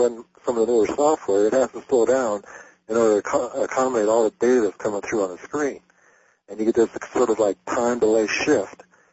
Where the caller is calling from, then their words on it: Reno, Nevada, United States; from Reno, Nevada.